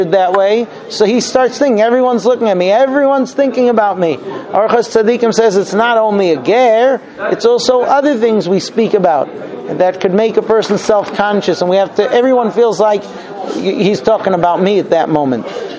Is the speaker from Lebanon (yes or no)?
no; Germany; Yeah, I'll tell you a secret. I'm also from Germany.